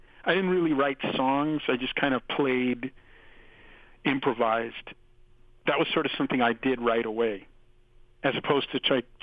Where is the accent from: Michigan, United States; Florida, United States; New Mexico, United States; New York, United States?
New Mexico, United States; I loved all kinds of Latin music, sort of Mexican music, growing up in New Mexico.